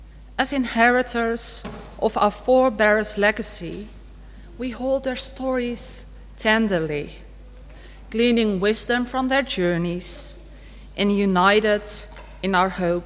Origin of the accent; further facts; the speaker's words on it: Amsterdam, North Holland, Netherlands; English is a second language; I'm from the Netherlands, and I'm a ministry student at Unitarian College together with Gavin.